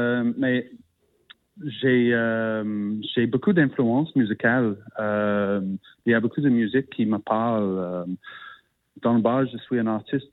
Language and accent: French; Yorkshire and the Humber, United Kingdom; moved away as an adult; now in Montreal, Canada; j'étais adulte quand j'ai déménagé à Montréal. J'ai grandi en Yorkshire et c'est une région dans le nord de l'Angleterre, un peu comme entre Londres et l'Écosse. À l'âge de 22, j'ai décidé de voyager.